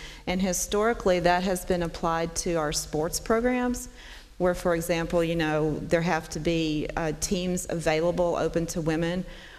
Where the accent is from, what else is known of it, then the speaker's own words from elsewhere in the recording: the South, United States; accent: Southern; if y'all can't tell from my accent, I'm from the South, and we're not supposed to say words like that.